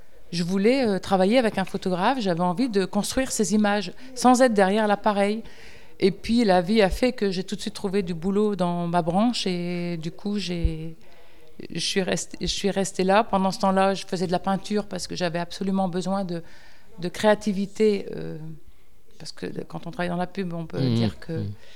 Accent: Lille, Hauts-de-France, France; je viens de Lille, donc je suis arrivée avec mes cadres, je ne connaissais rien.

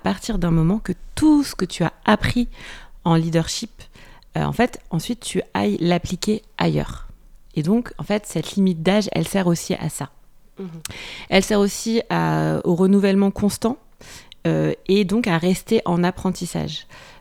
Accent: Paris, Île-de-France, France; now in Montpellier, France; moi, je ne viens pas du Canada, mais je viens de Paris. Et quand je suis arrivée à Montpellier, en fait, je ne connaissais personne et je n'avais pas d'amis à Montpellier.

